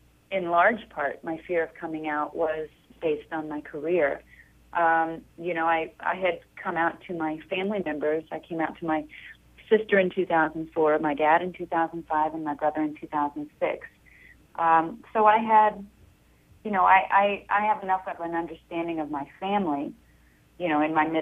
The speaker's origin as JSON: {"language": "English", "region": "Kansas", "country": "United States", "tie": "born or raised there", "said": "they went back to Kansas and my Aunt Char, who was in the film, was taking them around and showing them my hometown."}